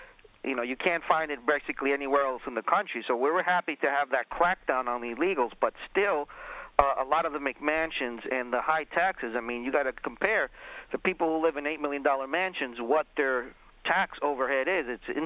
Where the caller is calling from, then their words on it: Wilton, Connecticut, United States; Yes, good morning, Brian. I am from Wilton, Connecticut.